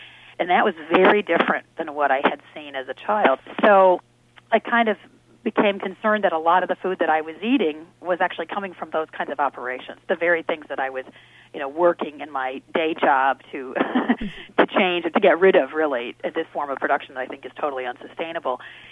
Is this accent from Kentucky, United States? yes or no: no; Kalamazoo, Michigan, United States; I grew up in Kalamazoo, which is an urbanized community, obviously. But I spent a lot of time on farms while I was growing up